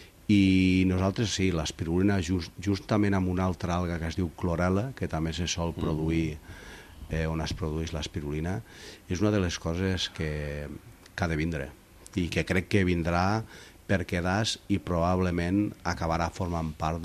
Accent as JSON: {"language": "Catalan", "town": "Tremp", "region": "Catalonia", "country": "Spain", "accent": "Catalan", "said": "en anglès tinc un accent català terrible."}